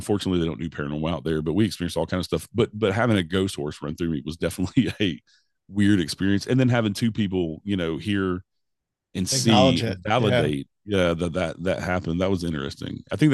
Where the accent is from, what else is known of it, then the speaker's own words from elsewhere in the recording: Tennessee, United States; Like I said, growing up in Middle Tennessee, for sure.